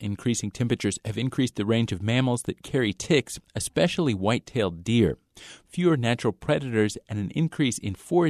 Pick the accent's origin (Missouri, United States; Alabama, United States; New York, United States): Missouri, United States; Kansas City; When I was growing up in Kansas City, I got plenty of tick bites on camping trips that were nothing more than a nuisance.